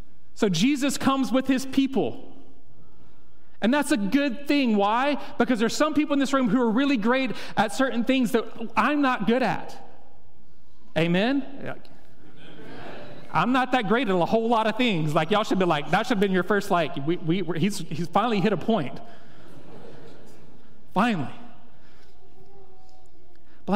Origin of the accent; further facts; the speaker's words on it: the South, United States; And I know I'm from the South, and so y'all don't think we're the smartest people in the South